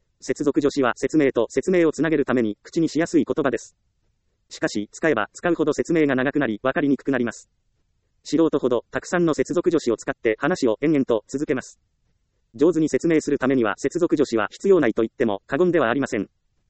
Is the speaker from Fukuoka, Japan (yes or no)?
no; Ehime, Japan; 私は愛媛県出身ですから、みかんで有名なことを知っていますが、